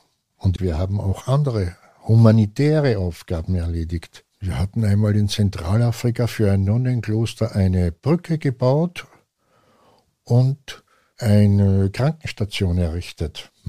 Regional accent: Austria; Das einzige Land, gegen das ich nie gekämpft hätte, wäre meine Heimat gewesen, also Österreich.

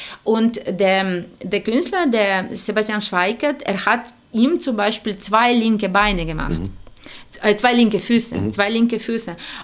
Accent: Ukraine; German is a second language; ich komme ja aus Ukraine, aus Osteuropa.

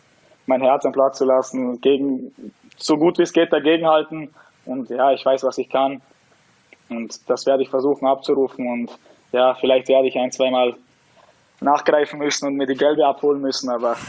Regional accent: Austria; ich bin in Österreich geboren, ich bin aufgewachsen hier und alles

